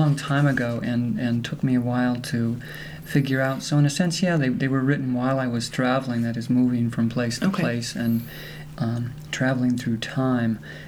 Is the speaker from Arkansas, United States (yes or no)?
no; Cedar Rapids, Iowa, United States; also born or lived in Illinois / Indiana / Michigan; No, I'm actually from Cedar Rapids, Iowa.